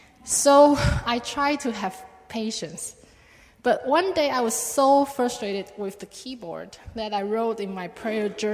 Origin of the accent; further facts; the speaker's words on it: Taiwan; English is a second language; ECC is very different from the church I was in back in my hometown, Taiwan.